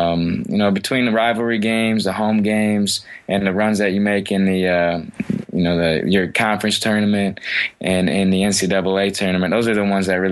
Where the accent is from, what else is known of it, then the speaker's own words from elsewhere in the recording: Michigan, United States; My dad was a big Maize and Blue guy, so grew up, you know, Michigan football.